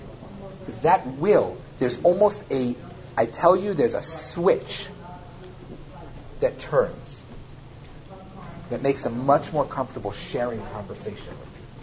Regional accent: Los Angeles, California, United States; And I grew up in Los Angeles. We all drove, right?

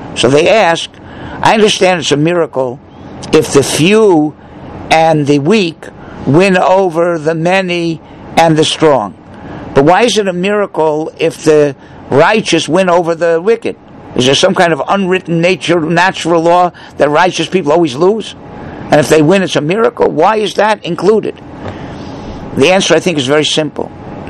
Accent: North Miami Beach, Florida, United States; So I grew up in North Miami Beach. I never saw Gadol b'Yisrael.

